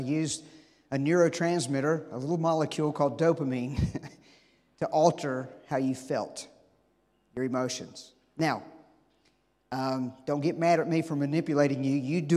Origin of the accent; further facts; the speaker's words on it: United States; because I'm a Christian, I'm an American, and all that.